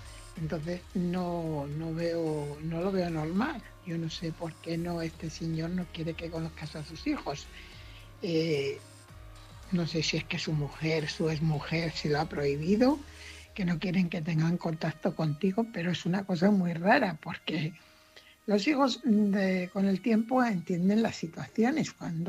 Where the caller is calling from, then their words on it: Fuenlabrada, Community of Madrid, Spain; corresponsal de Fuenlabrada.